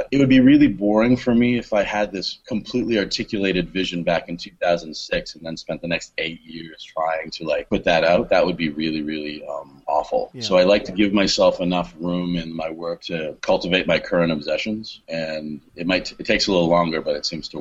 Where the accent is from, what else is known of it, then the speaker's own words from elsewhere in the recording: Canada; moved away as an adult; now in Long Beach, United States; I am Canadian, okay. But I haven't lived there since 2001.